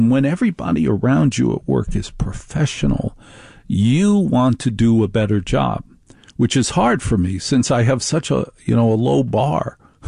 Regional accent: New Jersey, United States; I'm from Jersey. I get it.

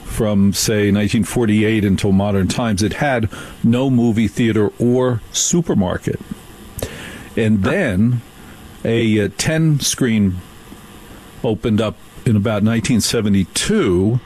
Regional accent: New Jersey, United States; I'm going to see that movie because I grew up in New Jersey

